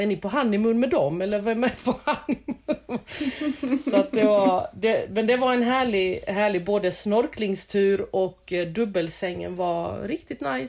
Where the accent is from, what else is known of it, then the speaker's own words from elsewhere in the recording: Växjö, Kronoberg County, Sweden; now in Lund, Sweden; Jag är från Växjö och bor i Lund.